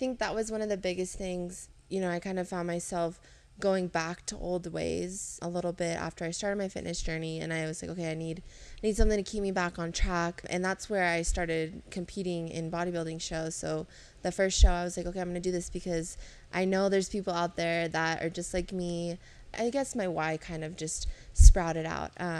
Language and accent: English; Lake Tahoe, United States; So I grew up in Lake Tahoe, born and raised, super small town.